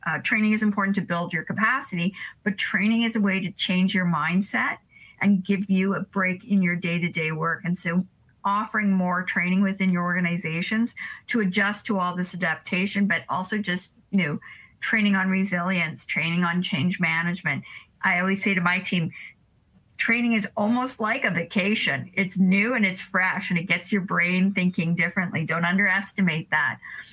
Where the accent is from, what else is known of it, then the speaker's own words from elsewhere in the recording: Canada; I'm a Canadian.